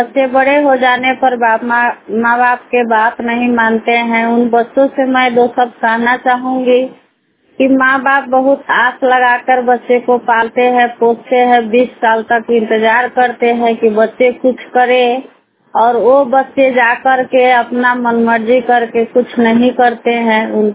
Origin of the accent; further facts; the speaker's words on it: Sikta, Bihar, India; सिकटा पंचायत की रहने वाली हूँ।